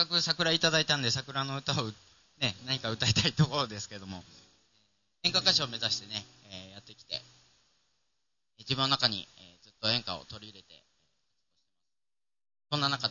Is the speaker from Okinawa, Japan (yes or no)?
no; Kesennuma, Miyagi, Japan; now in Tokyo, Japan; 僕の生まれはですね、先ほどご紹介していただいたんですが、宮城県の気仙沼というところ、出身でして、実は演歌歌手を目指して僕上京しました、もう13年ぐらい前ですが